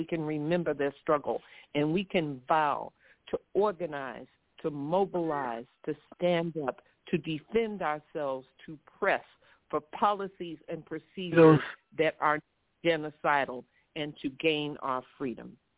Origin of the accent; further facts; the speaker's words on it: Chicago, Illinois, United States; I was born and raised in Chicago.